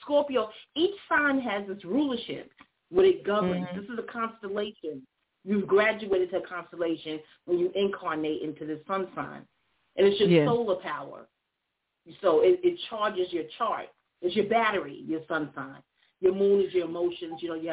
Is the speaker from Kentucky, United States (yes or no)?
no; New York, United States; I'm from New York. Y'all in my hometown.